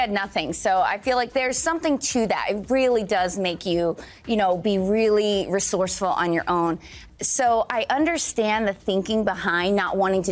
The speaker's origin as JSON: {"language": "English", "region": "Midwest", "country": "United States", "said": "I'm from the Midwest. We're very traditional."}